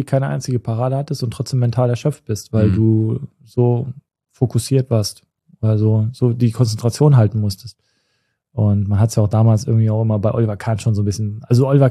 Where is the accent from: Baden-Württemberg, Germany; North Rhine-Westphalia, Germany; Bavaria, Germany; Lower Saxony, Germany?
North Rhine-Westphalia, Germany; Cologne; Aber für mich als Kölner natürlich eine tolle Sache gewesen.